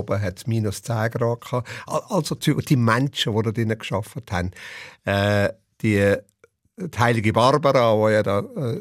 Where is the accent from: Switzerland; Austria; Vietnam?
Switzerland; Aber ich glaube, als Schweizer Volk, das immer noch gescheit denken und gescheit abstimmen, das sieht man immer wieder.